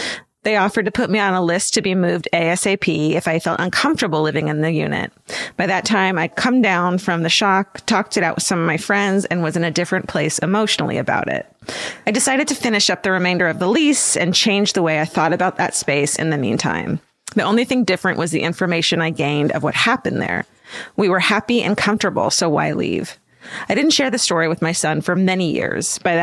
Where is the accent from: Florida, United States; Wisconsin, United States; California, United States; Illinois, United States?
California, United States; San Diego; I was a single mom to a young son of 9 at the time, living in my hometown of San Diego. We lived in a small apartment in the neighborhood where I grew up, a suburb called Claremont.